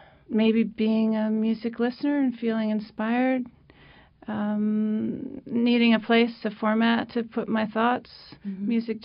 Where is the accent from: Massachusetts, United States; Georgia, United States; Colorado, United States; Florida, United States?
Massachusetts, United States; Boston; because I grew up outside of Boston